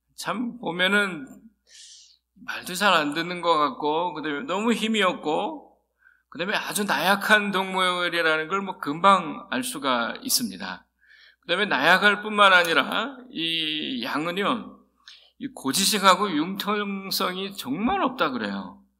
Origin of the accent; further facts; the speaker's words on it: South Korea; now in United States; 특히 미국에 이민 와갖고 내가 한국 사람인 것 같은데 이제 미국에 사니까 또 앞으로는 미국 사람이 될 거고